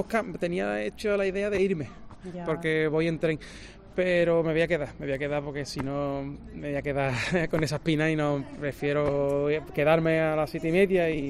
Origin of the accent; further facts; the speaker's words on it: Cádiz, Andalusia, Spain; yo soy de allí de Cádiz y tengo amigos que sí han venido